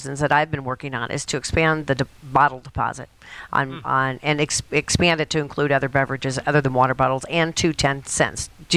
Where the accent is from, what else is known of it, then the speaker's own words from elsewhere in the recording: Colorado, United States; I'm from Colorado and my kids were raised here